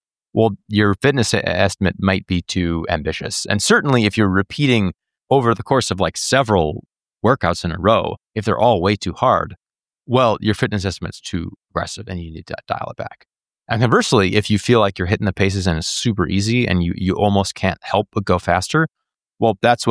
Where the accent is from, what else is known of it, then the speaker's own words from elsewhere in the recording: Minnesota, United States; It's not a major, but my hometown race, Twin Cities, this marathon this weekend is going to be hot.